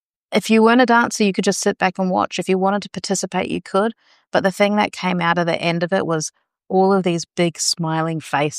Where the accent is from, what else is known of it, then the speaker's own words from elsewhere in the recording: New Zealand; now in Australia; I'm a migrant myself to Australia, but then I'm a New Zealander originally.